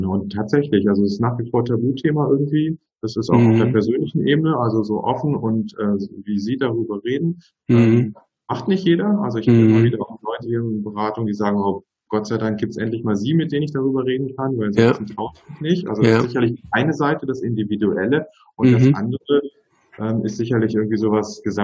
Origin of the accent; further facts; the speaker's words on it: Göttingen, Lower Saxony, Germany; Ich komme aus Göttingen, hier gibt's eine Uni.